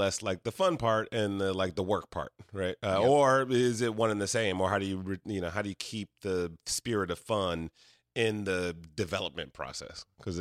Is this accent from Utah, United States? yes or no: no; Detroit, Michigan, United States; You know, and I mean, I grew up in Detroit, so like, you know, I relate.